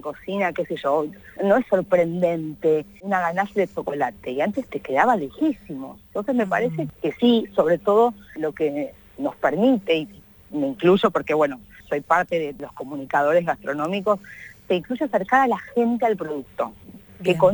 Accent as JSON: {"language": "Spanish", "town": "La Plata", "region": "Buenos Aires Province", "country": "Argentina", "also_born_or_lived": "Spain", "said": "Yo me fui muy chiquita, yo soy de La Plata, me fui de casa a los 18, me fui a vivir sola a Buenos Aires, porque arrancaba a trabajar en un hotel de cadena de lujo, de ahí. Me fui a vivir a España"}